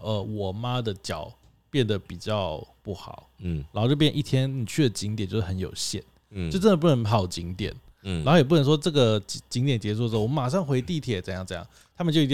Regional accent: Tainan, Taiwan; 我是台南人

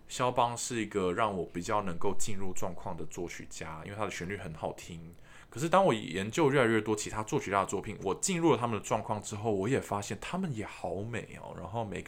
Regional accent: Taiwan; 或者是我们比如说以台湾人来说好了，我们台湾人每个人在国高中一定都会上国文课，对不对？

